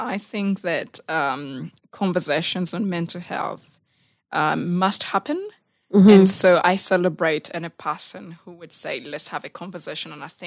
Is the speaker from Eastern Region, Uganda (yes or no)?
yes; Jinja, Eastern Region, Uganda; born there; English is a second language; So I was born in Jinja in the 1990, and then my parents separated in January 1991. And I think because of shame, my mom moved to Kalere.